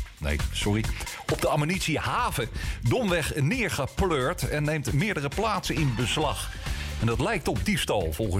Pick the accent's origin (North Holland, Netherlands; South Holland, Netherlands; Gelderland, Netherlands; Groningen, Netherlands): South Holland, Netherlands; The Hague; wij als Hagenezen zijn natuurlijk heel goed in het oplossen van allerlei problemen.